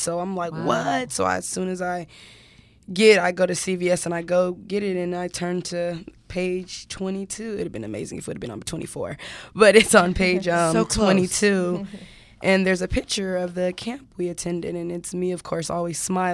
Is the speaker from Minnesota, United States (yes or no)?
no; California, United States; I'm from the Inland Empire. Went to, you know, Canyon Springs High School, played ball all 4 years.